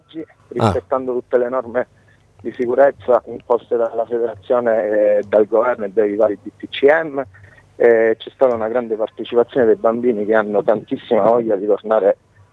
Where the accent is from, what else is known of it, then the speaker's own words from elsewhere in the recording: Barcellona Pozzo di Gotto, Sicily, Italy; sai, io sono di Barcellona, ho sempre girato intorno alla pallacanestro barcellonese